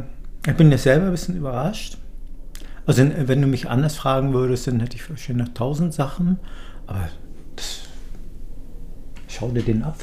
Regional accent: Germany; now in Switzerland; Ich komme aus Deutschland, wohne hier im Züricher Raum. Ich bin jetzt 60 Jahre alt geworden

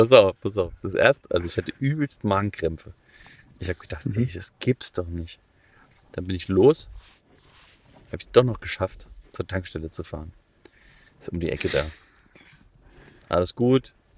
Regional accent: Iowa, United States; German is a second language; aus Iowa in USA.

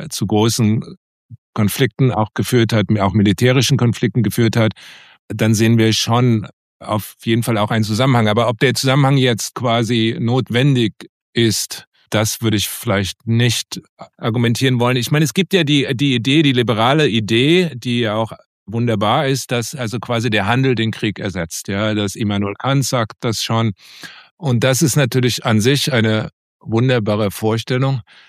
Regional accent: United States; Also das mir vielleicht als Amerikaner fällt mir das vielleicht besonders auf, aber oft, wenn ich nach Deutschland komme, bin ich wirklich erstaunt über den enormen Pessimismus.

